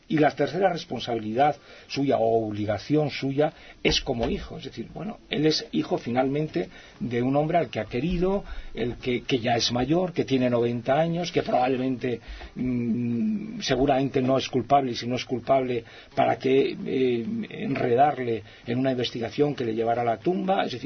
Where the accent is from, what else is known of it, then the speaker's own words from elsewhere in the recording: León, Castile and León, Spain; pero yo soy un escritor de León, esta es una novela de León